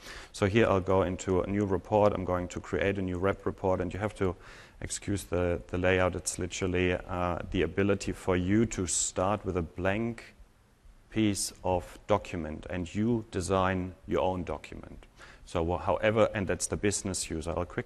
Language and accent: English; Germany; English is a second language; now in Australia; So my accent is probably not Aussie. I'm from Germany, living in Australia, so it's probably a mixture.